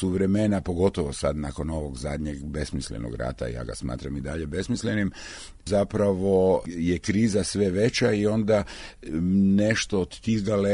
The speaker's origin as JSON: {"language": "Croatian", "town": "Rijeka", "region": "Primorje-Gorski Kotar County", "country": "Croatia", "tie": "born or raised there", "also_born_or_lived": "Ljubljana", "said": "Ja sam inače iz Rijeke, Riječanin. Školovao sam se u Rijeci i u Ljubljani."}